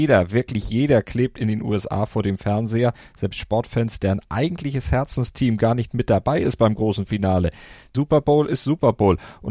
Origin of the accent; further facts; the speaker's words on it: Germany; als Europäer, als Deutscher